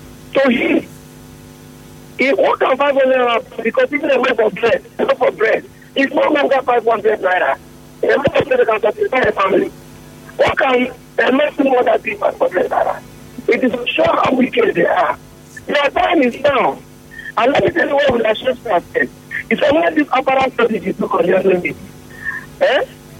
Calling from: Israel; I'm calling from Israel.

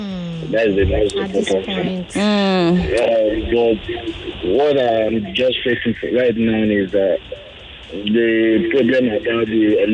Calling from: Ikeja, Lagos, Nigeria; I'm calling from Ikeja.

